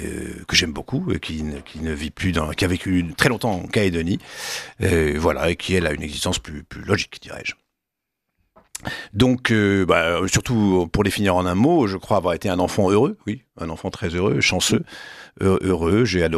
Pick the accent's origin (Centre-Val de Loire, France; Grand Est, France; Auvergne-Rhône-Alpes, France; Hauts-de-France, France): Auvergne-Rhône-Alpes, France; Lyon; revenant de ce séjour, donc je rentrant chez moi à Lyon, discutant avec mes parents